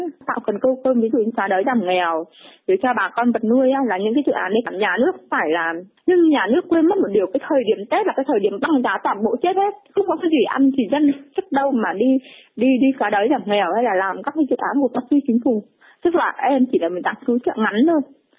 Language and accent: Vietnamese; Hanoi, Vietnam; Anh sinh ra lớn lên ở Hà Nội, nhưng mà quê Cao Bằng, quê em Cao Bằng ở trong núi thôi nhá.